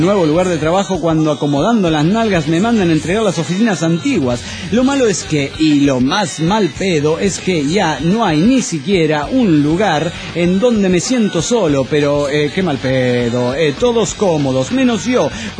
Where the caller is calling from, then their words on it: Xalapa, Veracruz, Mexico; de Jalapa, Veracruz.